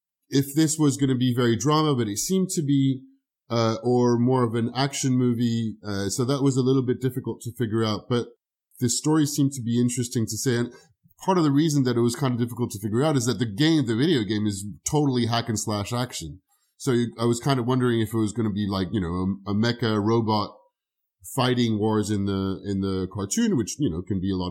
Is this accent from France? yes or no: yes; France; I grew up in France and in France in the 80s